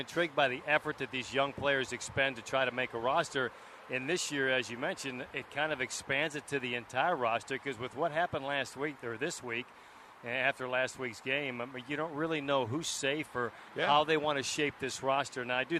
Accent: Pennsylvania, United States; now in Buffalo, United States; Now I'm a native son of – someone asked, where are you from? Where's your hometown? And with all due respect to the Keystone State, I mean, I've been in Buffalo so long, I got to consider

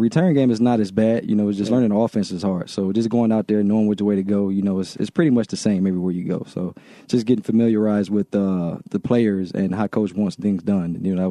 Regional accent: Detroit, Michigan, United States; That was kind of like the biggest school, you know, coming out of Detroit.

